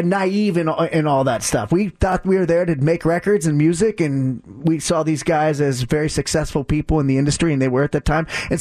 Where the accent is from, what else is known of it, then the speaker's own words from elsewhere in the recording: Ohio, United States; And I'm from Northeast Ohio. The other guys are from Cincinnati, so she's right by close to where I'm from